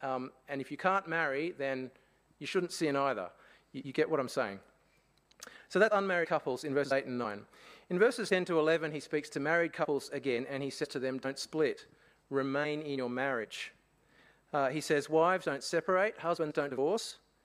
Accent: Australia; born there; I wasn't born in Africa, I was born in Australia.

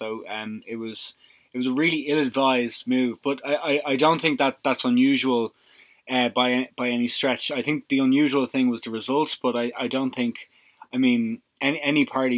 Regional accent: Dublin, Leinster, Ireland; now I'm obviously from Dublin

